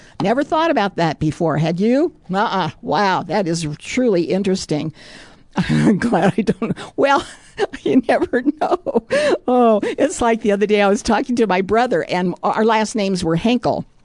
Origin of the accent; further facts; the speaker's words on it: Denver, Colorado, United States; born there; also born or lived in Coeur d'Alene, Idaho; I was born in Denver at Fitzsimmons Army Hospital, and after living in various places, including Coeur d'Alene, Idaho, I've been living in Denver for the past 31 years.